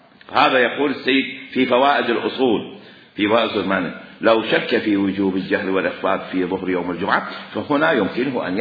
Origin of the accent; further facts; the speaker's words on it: Iraq; now in Egypt; أنا في مصر، أنا عراقي في مصر